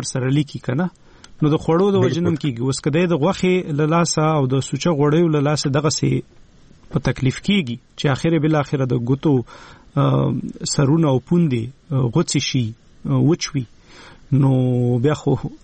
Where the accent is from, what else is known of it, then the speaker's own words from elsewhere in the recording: Khyber Pakhtunkhwa, Pakistan; زه د وزیرستان یم